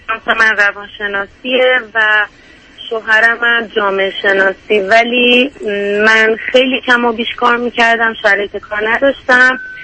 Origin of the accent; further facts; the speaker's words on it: Iran; moved away as an adult; ما الان 5 ماهه که از ایران اومدیم.